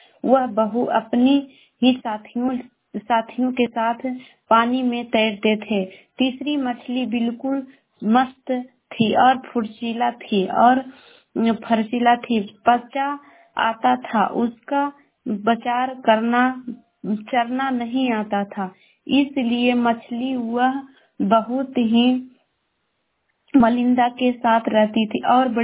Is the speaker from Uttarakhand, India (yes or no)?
no; Bihar, India